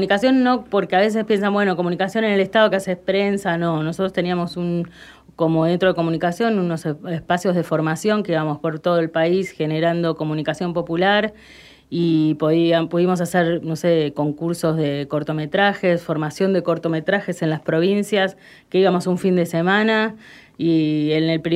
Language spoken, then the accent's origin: Spanish; Santa Fe, Argentina; born there; now in Wilde, Argentina; nací en Santa Fe, pero vivo en Wilde.